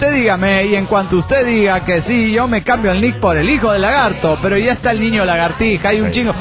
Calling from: Chile; de Chile, po.

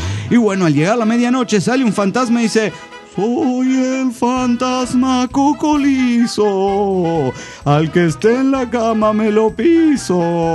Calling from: Axochiapan, Morelos, Mexico; de Axochapa, Morelos, México.

